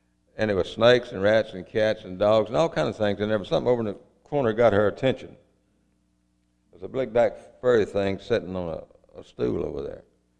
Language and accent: English; Aberdeen, Mississippi, United States; now in Oxford, United States; I was raised in Monroe County, Mississippi. I was raised in Aberdeen. I lived in Oxford a lot of my life, and that's where I am today.